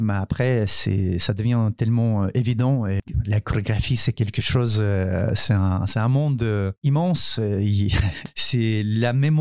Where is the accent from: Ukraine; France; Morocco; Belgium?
Ukraine; moved away as an adult; l'étranger avec les bons contrats, avec des salaires hein, qui étaient énormément plus grands que chez nous en Ukraine.